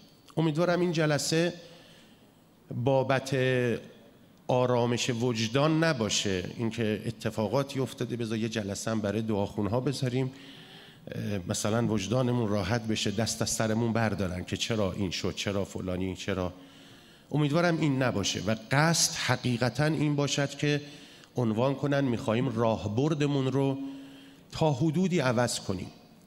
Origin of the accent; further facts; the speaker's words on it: Iran; گفتم نه من ایرانی هستم.